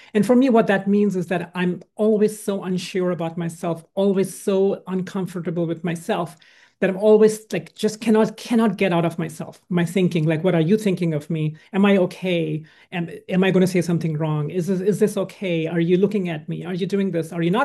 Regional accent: India; I grew up in India. And I was born in India and raised in India. And I grew up in a family where there was no alcohol, no drugs

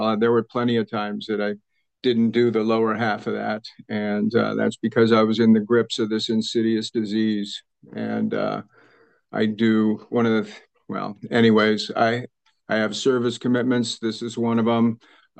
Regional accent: California, United States; born and raised in the Bay Area, San Francisco Bay Area, and because I know there's a few Bay Areas.

